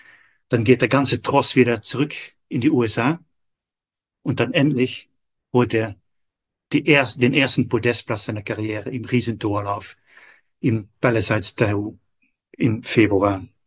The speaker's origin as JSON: {"language": "German", "country": "Netherlands", "lives_now": "Austria"}